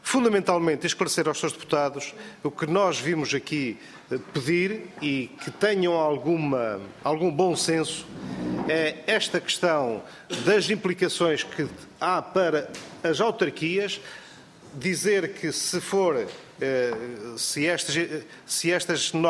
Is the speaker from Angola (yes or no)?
no; Trás-os-Montes, Portugal; eu posso falar da região de onde eu venho, de Trás-os-Montes e da Cima do Altâmega